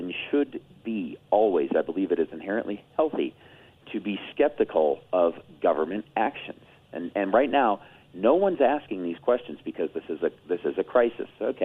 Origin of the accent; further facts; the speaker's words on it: Chicago, Illinois, United States; I was born and raised in Chicago. All right, Chicago area, I should say.